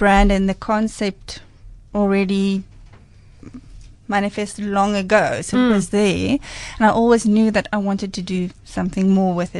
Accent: Stellenbosch, Western Cape, South Africa; I was interested in wine growing up in Stellenbosch

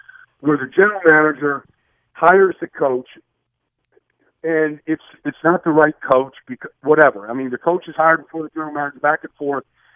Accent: Long Island, New York, United States; I grew up in Long Island. I grew up a Jet fan.

